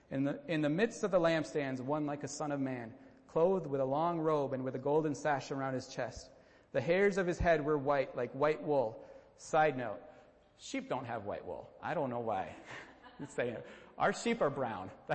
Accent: Green Bay, Wisconsin, United States; so I'm from Green Bay, for those who don't know, and we would go to Door County like every weekend in summer to go camping. You know, we're good Wisconsinites, and go up north.

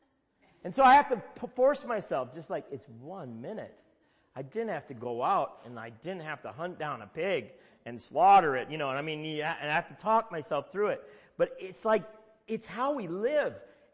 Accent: Minnesota, United States; I'm from Minnesota, so we don't play that, but these guys had taught me.

